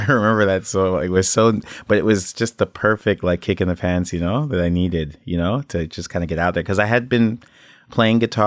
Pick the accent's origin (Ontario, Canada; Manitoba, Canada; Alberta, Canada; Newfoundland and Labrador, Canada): Ontario, Canada; Toronto; born there; No, so I was born in Toronto.